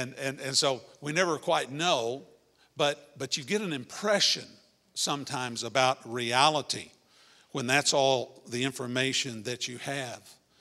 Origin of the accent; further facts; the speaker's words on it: Texas, United States; Man, I'm from Texas.